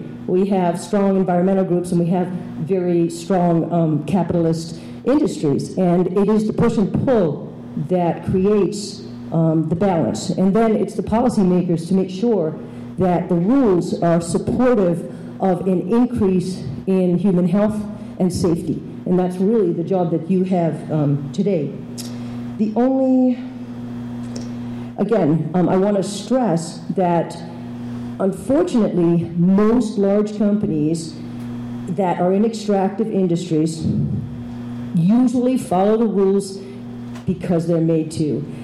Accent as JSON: {"language": "English", "region": "East Coast", "country": "United States", "said": "I'm from the East Coast, a Bachelor of Science from the University of Maine at Orono"}